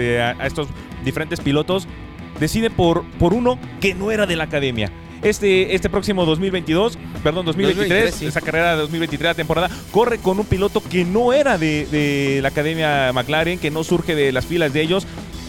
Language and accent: Spanish; Mexico; es lo que todos quisiéramos como mexicanos